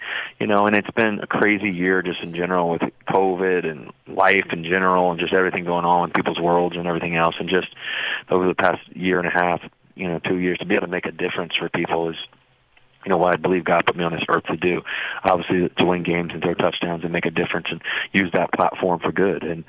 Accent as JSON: {"language": "English", "town": "Richmond", "country": "United States", "tie": "born or raised there", "said": "I grew up in Richmond, you know, about, you know, an hour and a half, 2 hours away from there."}